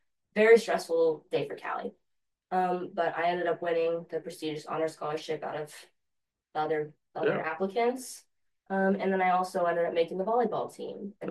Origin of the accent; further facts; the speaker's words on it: Lee's Summit, Missouri, United States; I'm from Lee Summit, Missouri. Okay. So like Kansas City area.